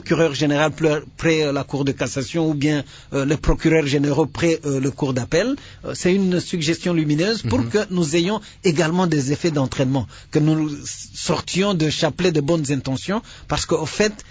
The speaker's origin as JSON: {"language": "French", "town": "Goma", "region": "North Kivu", "country": "DR Congo", "lives_now": "Kinshasa, DR Congo", "said": "Je viens de Goma. J'ai trouvé le même problème comme ici à Kinshasa."}